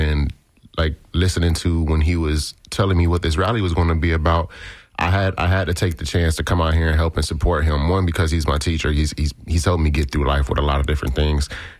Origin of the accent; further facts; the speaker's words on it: Tampa, Florida, United States; So I'm actually a native here. I'm from Tampa, Florida, you know, and I was raised in the neighborhood of Sulphur Springs, and back then it was rough.